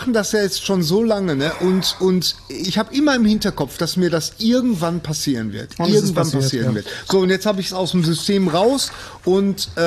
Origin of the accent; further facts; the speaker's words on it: Bochum, North Rhine-Westphalia, Germany; ich komme aus Bochum.